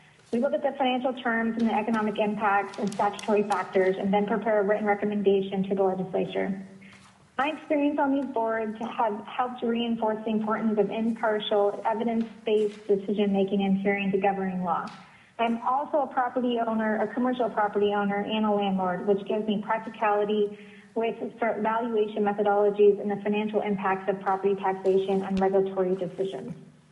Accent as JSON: {"language": "English", "town": "Fairbanks", "region": "Alaska", "country": "United States", "tie": "born or raised there", "lives_now": "Anchorage, United States", "said": "I'm a lifelong Alaskan, born and raised in Fairbanks. I currently practice law in Anchorage"}